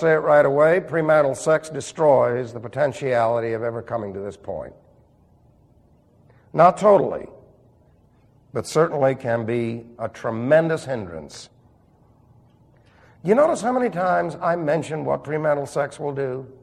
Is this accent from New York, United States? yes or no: yes; Sunnyside, New York, United States; accent: New York; We meet, and I'm right from Sunnyside, New York. And I talk like a typical New Yorker, slurring my words with everything that goes with it